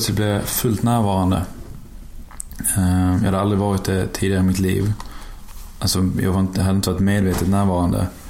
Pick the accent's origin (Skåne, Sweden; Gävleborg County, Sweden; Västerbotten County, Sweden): Skåne, Sweden; now in Stockholm, Sweden; Jag skulle presentera mig som en skåning i Stockholm som inte blir förstådd ibland, för att de hör inte vad jag säger.